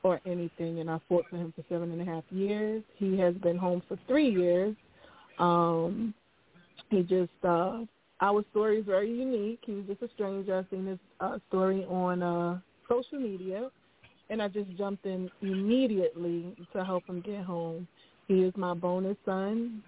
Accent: Brooklyn, New York, United States; The passion comes from I'm from Brooklyn, so I'm from East New York.

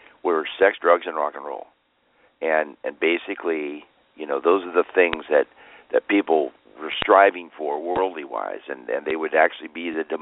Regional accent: Everett, Washington, United States; Well, I'm from the West Coast. I'm from, you know, the Seattle, actually, Everett area.

